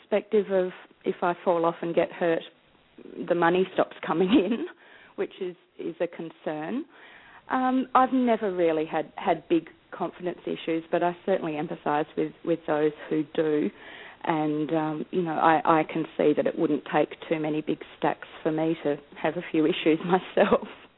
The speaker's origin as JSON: {"language": "English", "region": "Tasmania", "country": "Australia", "tie": "born or raised there", "said": "I grew up in Tasmania, which is that little island off the end of Australia. I grew up hunting and a bit of eventing and a bit of everything, pony club, showing, all of that stuff."}